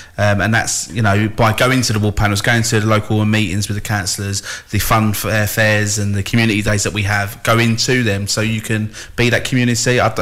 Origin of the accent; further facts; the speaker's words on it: Kennington, London, United Kingdom; But because I'm from there, I was born in Kennington, I still live in Kennington, and I police Kennington.